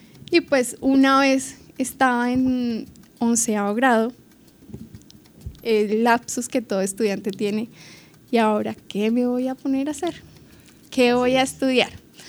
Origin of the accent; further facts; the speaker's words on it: Meta, Colombia; also born or lived in Cáqueza; doy gracias al departamento del Meta por acogerme como su hija adoptiva y es un orgullo para mí siempre decir soy del Meta, a pesar de que en registro estoy de Caquesa, Cundinamarca, soy 100% llanera.